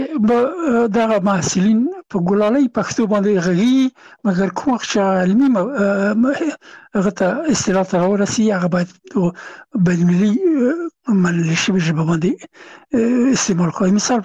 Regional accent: Afghanistan; هغه هغه زه نه پېژندلم چې زه هم افغان یم، ماته یې نه پېژنده چې افغان یم.

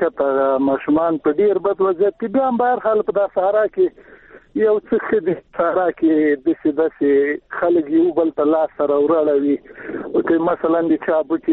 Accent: Paktia, Afghanistan; موږ د پکتیا خو یو غرنه ولا ولایت ته

